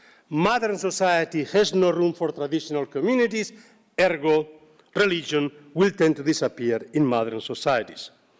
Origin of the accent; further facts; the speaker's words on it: Zaragoza, Aragon, Spain; traveling by train from my hometown of Zaragoza to Innsbruck.